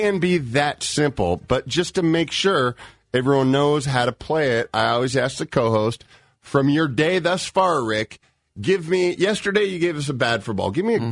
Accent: Redwood City, California, United States; also born or lived in San Francisco; Well, can I say I'm a San Francisco guy if I grew up in Redwood City? Well, see, I was born in San Francisco, so that makes me a San Francisco guy, right?

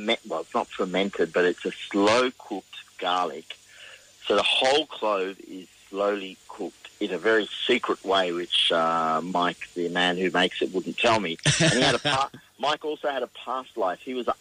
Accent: Queensland, Australia; I come from the Sunshine Coast, which is a pretty nice part of the world as well. And as a chef, I've sort of moved there

